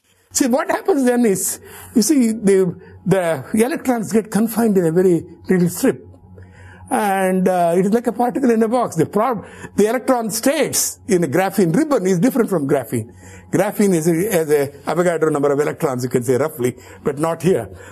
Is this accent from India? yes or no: yes; India; Of course, being an Indian, I am very fond of Raman spectroscopy.